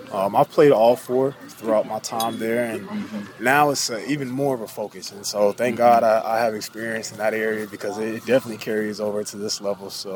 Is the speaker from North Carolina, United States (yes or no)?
yes; North Carolina, United States; I'm like, bro, like, I grew up in North Carolina. Like, I know exactly who you are.